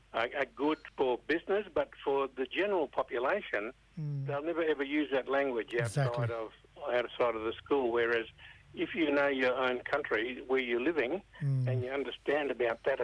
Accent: Darwin, Northern Territory, Australia; now in Canberra, Australia; I'm from Darwin, just outside. My mum's Kungarakan and my father is Iwija. And, but I live down in Canberra now on Ngunnawal country. But I work all over Australia.

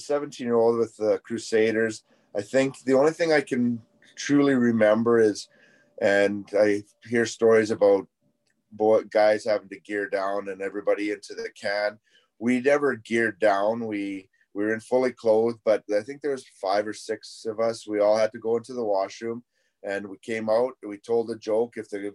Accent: Onaway, Alberta, Canada; Well, I'm actually sitting in my grandma's house right now where I grew up

